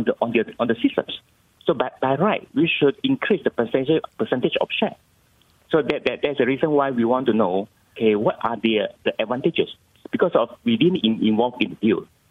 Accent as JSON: {"language": "English", "country": "Malaysia", "said": "So as a Malaysian"}